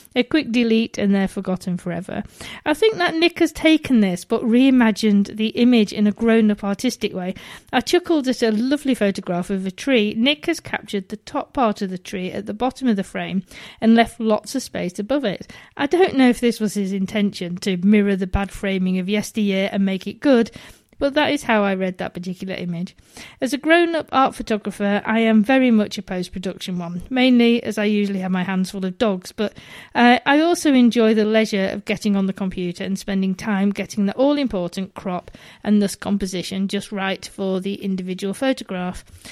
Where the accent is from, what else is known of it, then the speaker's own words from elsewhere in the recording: Cleethorpes, Yorkshire and the Humber, United Kingdom; I was brought up in Cleethorpes, also on the East Coast, so there are visual parallels.